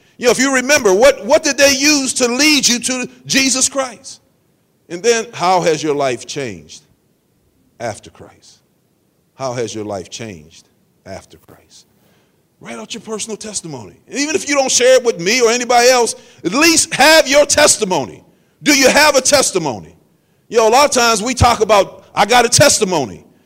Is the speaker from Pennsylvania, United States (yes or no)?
yes; Pittsburgh, Pennsylvania, United States; As a young man growing up in Pittsburgh, I was caught up in a life that was not pleasing to the Lord.